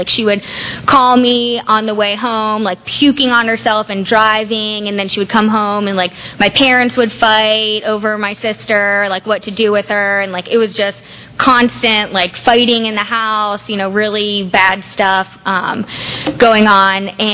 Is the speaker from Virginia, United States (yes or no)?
yes; Virginia Beach, Virginia, United States; Let's see, I was born in Virginia Beach and raised in Virginia Beach. My dad was in the Marine Corps